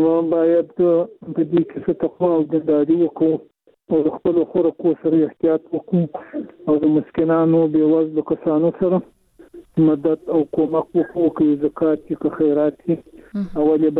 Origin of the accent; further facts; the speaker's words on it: Zabul, Afghanistan; از تو خیم د زابل وزارت شګول ولسوالۍ.